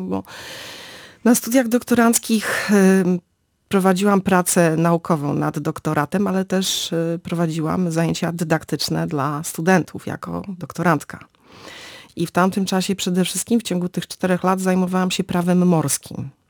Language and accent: Polish; Gdynia, Pomeranian Voivodeship, Poland; Ja się urodziłam nad morzem, jestem gdynianką i w zasadzie morze towarzyszyło mi naturalnie od zawsze.